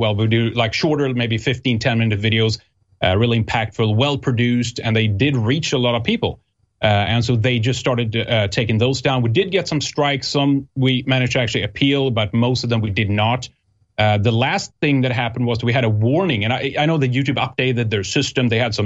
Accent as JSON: {"language": "English", "country": "Sweden", "lives_now": "United States", "said": "we're actually in the U.S. now. We're on the East Coast. But I go back and forth all the time. I'm from Sweden. We've lived there together for many years as well."}